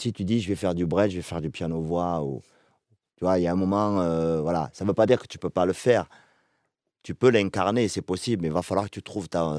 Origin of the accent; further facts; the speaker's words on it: Toulouse, Occitanie, France; nous on est nés à Toulouse et en fait c'est en faisant de la musique qu'on s'est rendu compte à quel point on était d'ici